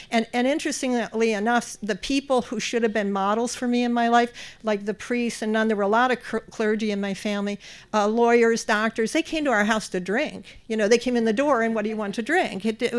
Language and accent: English; Cleveland, Ohio, United States; well, you don't have to live in Cleveland. I'm from Cleveland.